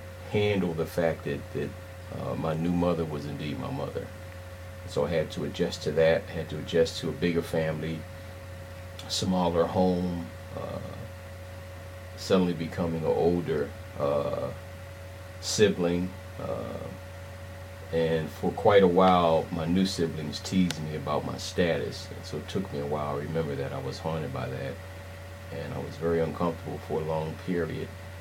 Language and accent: English; Washington, District of Columbia, United States; also born or lived in Philadelphia; So, though I was born in Philadelphia in 1954, I was quickly put in under her care, and so I grew up in the Washington, D.C. area.